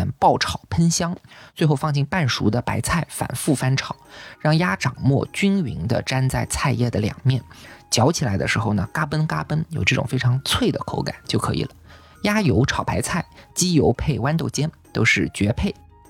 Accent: Changzhou, Jiangsu, China; 我的家乡是江苏省的常州市

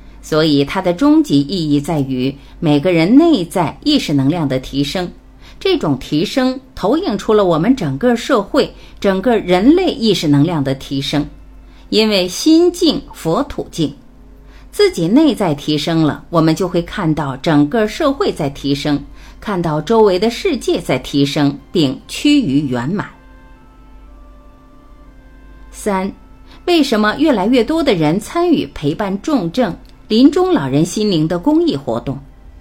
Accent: China

